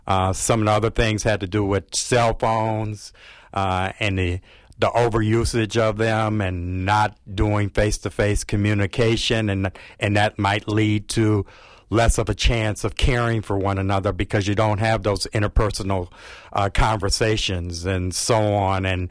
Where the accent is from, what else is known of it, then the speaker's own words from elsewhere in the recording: Milwaukee, Wisconsin, United States; now in La Crosse, United States; and I'm originally from Milwaukee, but I've been gone for quite a long time living in La Crosse.